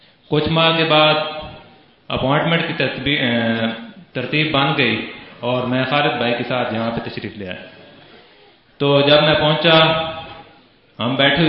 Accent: Mianwali, Punjab, Pakistan; میرا تعلق ملوالی سے ہے،

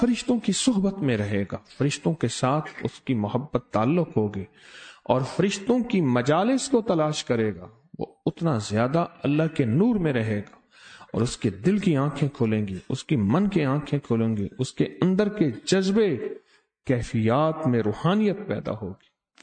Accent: Khairpur Tamewali, Punjab, Pakistan; ہم رہنے والے بہاول پور کے ساتھ خیر پور ٹامی والی، اس کے آگے ایک گاؤں ہے، ہم وہاں کے رہنے والے

